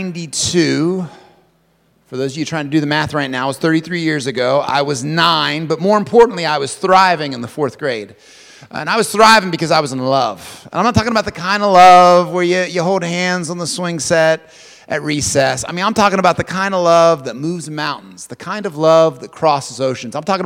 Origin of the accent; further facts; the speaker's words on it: Lubeck, West Virginia, United States; Now, I grew up in Lubeck, West Virginia.